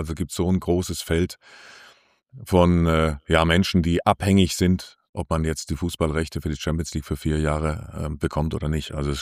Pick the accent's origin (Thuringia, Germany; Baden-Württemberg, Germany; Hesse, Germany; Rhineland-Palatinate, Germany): Baden-Württemberg, Germany; und dann bin ich noch weiter wieder zurück in meine Heimat an den Bodensee